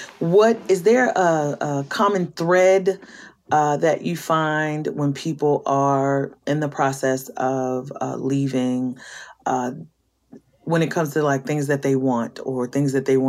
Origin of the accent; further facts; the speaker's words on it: Baltimore, Maryland, United States; I'm from Baltimore.